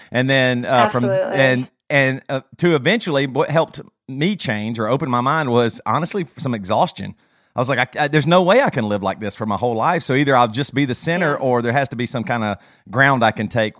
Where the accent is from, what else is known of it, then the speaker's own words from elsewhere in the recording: South Carolina, United States; I grew up in South Carolina, very, very strong purity culture, extreme, like charismaniac, small church, 40 people, everything was, you know, a sin.